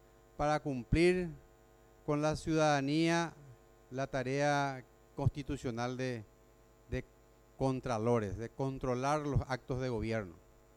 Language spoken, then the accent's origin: Spanish; San Pedro, Paraguay; que me avergüenza como ex intendente y como sanpedrano, como paraguayo